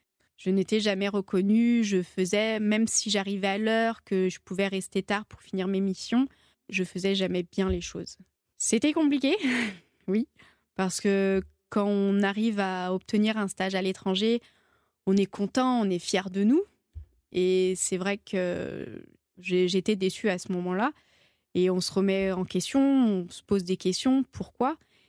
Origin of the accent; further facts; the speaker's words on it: Saint-Étienne, Auvergne-Rhône-Alpes, France; Donc je suis stéphanoise, je viens de Saint-Étienne.